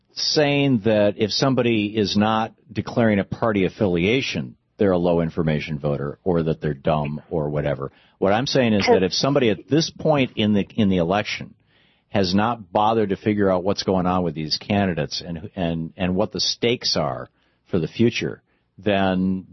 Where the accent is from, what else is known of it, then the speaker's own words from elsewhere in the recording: Michigan, United States; The only team I ever really followed was the Detroit Tigers, because I grew up in Michigan and I love baseball.